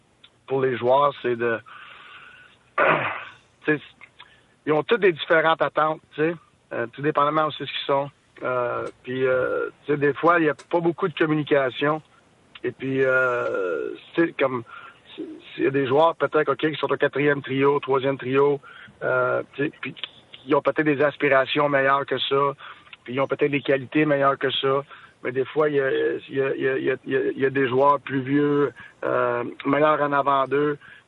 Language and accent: French; Montreal, Quebec, Canada; je viens de Montréal, ok. Fait que je sais comment que ça marche. J'avais le journal à Montréal chez nous tous les jours, tu sais, en grandissant.